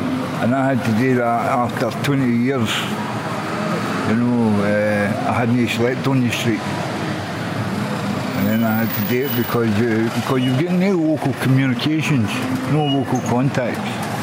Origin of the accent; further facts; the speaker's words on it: Scotland, United Kingdom; I'm from Scotland, remember.